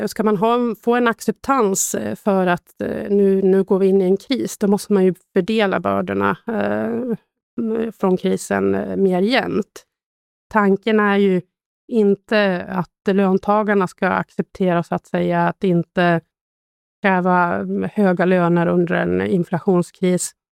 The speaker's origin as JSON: {"language": "Swedish", "town": "Sandviken", "region": "Gävleborg County", "country": "Sweden", "lives_now": "Nacka, Sweden", "said": "Jag kommer från Sandviken, bruksort. Nu bor jag ju i Stockholm, då, eller till och med faktiskt i Nacka."}